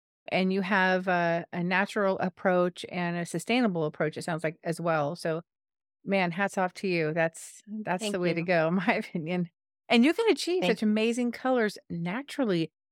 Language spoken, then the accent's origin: English; California, United States; I am from California, so I know what mm-hmm. my process was like